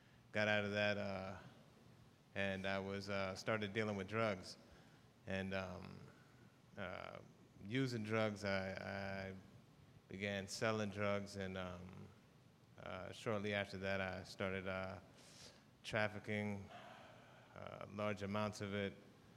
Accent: Orlando, Florida, United States; I'm from Orlando, Florida. My dad left the house when I was about 5 years old.

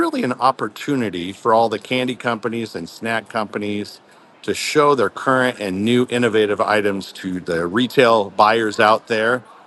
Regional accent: Pacific Northwest, United States; as a kid growing up in the Pacific Northwest, I used to eat a lot of.

